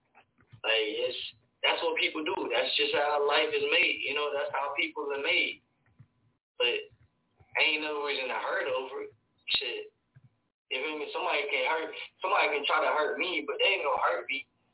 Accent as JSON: {"language": "English", "town": "Charlotte", "region": "North Carolina", "country": "United States", "said": "Like, I'm from Charlotte, so I'll be up in Charlotte all the time."}